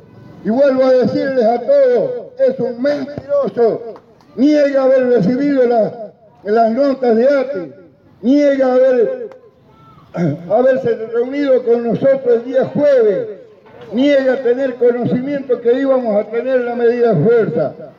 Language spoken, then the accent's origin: Spanish; Aguaray, Salta, Argentina; Somos de Aguaray. Seré del departamento San Martín.